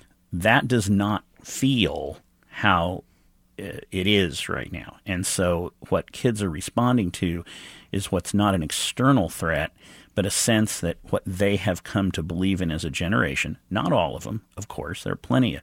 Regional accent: Kansas, United States; and I grew up in Western Kansas, no redder place than

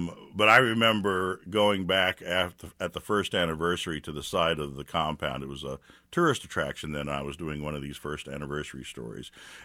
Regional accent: Austin, Texas, United States; also born or lived in New York City; It appeared on WNYC, and I packed up and moved back to Austin, which is my hometown. It had been my plan. I knew I could never live in New York City on a freelancer's salary.

